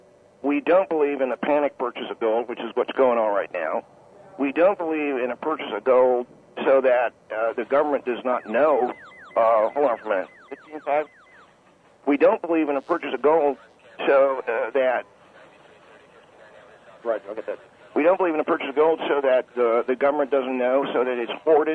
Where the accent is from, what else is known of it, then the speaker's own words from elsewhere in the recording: California, United States; I grew up in California, too